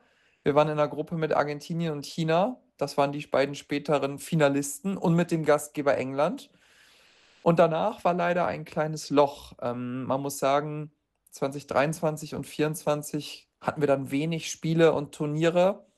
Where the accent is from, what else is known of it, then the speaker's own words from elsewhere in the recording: Lower Saxony, Germany; Ich komme nämlich ursprünglich aus der Lüneburger Heide.